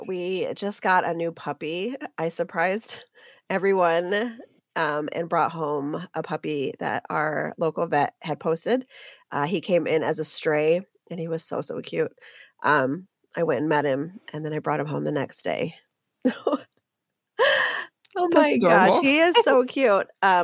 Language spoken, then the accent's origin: English; Illinois, United States; I am from Illinois. I live in a small town here in Illinois with my husband, Mike, and our kids and two dogs.